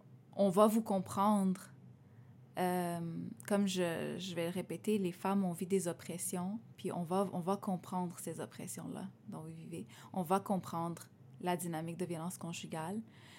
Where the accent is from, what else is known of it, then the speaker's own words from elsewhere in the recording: Lebanon; en étant une femme qui vient aussi d'une culture, tu sais, je suis libanaise, fait que c'est une culture très ancrée, avec beaucoup de valeurs très spécifiques